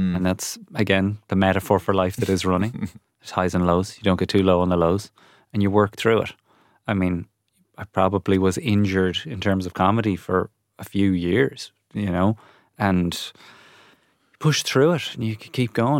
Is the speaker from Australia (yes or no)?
no; Ireland; Being Irish abroad is difficult.